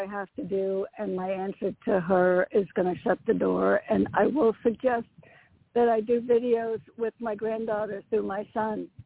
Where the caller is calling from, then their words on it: Connecticut, United States; from Connecticut.